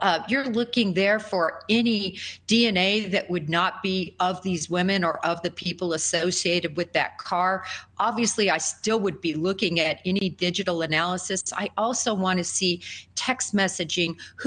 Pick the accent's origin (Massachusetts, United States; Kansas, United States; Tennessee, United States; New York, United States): Kansas, United States; I grew up in Kansas. We always teased that the national tree was the telephone pole.